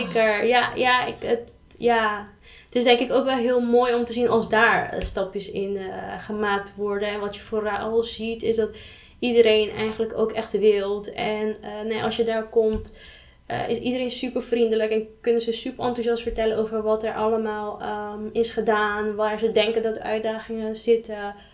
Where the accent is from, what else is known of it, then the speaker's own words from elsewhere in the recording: Curaçao; Ja, ik kom dan zelf niet uit Bonaire. Ik kom dan uit Curaçao.